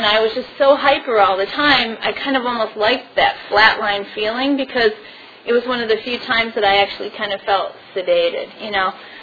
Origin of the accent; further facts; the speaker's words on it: Midwest, United States; I'm from the Midwest. Pull yourself up by your bootstraps.